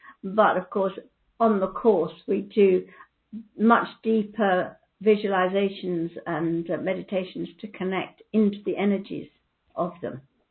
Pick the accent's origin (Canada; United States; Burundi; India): India; When I was a child, I was brought up in India